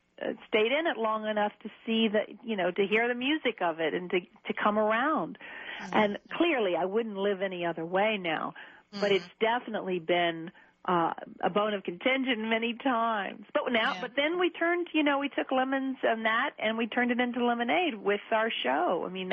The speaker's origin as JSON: {"language": "English", "town": "Atlanta", "region": "Georgia", "country": "United States", "said": "because I'm from Atlanta, Georgia. I mean, my fantasy of a house was Tara from Gone with the Wind."}